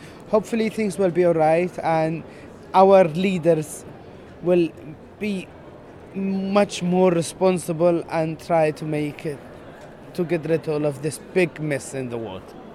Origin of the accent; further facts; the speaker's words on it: Sanaa, Amanat Al Asimah, Yemen; I'm originally from Sana'a, but I work in different governorates, so I am not located in Sana'a.